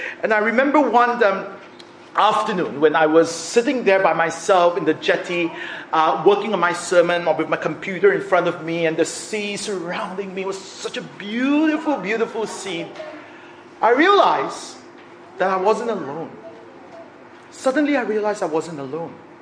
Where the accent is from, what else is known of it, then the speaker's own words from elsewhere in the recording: Australia; also born or lived in United States; being an Australian, if you've lived in the U.S., you know, if you're an Australian without any credit history, American credit history, many people will not rent you their homes